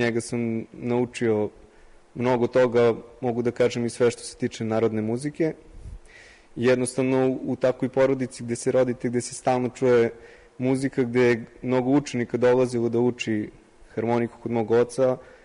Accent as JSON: {"language": "Serbian", "town": "Petrovac na Mlavi", "region": "Braničevo District", "country": "Serbia", "said": "Iz Petrovca na Mlavi."}